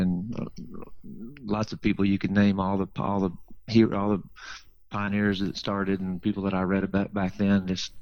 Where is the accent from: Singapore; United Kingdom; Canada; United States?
United States; Texas; born there; Well, like I said, I was born in Texas, and I was always drawn to the outdoors, and I was always outside doing something.